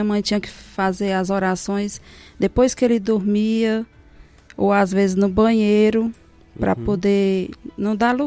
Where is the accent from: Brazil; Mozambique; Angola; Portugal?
Brazil; Lagoa de Santo Antônio; eu nasci na Lagoa de Santo Antônio. e desde criança que moro lá até agora, né?